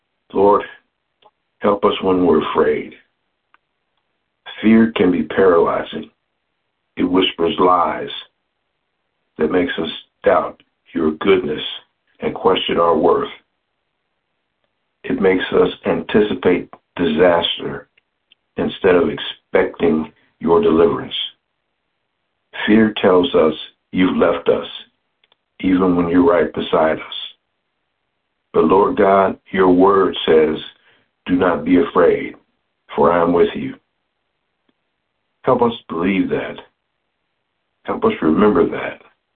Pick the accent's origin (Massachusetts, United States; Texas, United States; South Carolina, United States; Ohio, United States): Ohio, United States; Lincoln Heights; I come to you all from Lincoln Heights, Ohio.